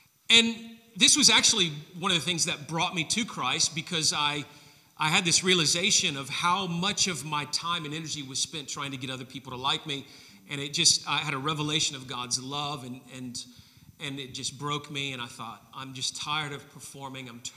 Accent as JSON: {"language": "English", "region": "Tennessee", "country": "United States", "tie": "born or raised there", "said": "I grew up in this suburb of Memphis, that where I grew up in Tennessee in the United States"}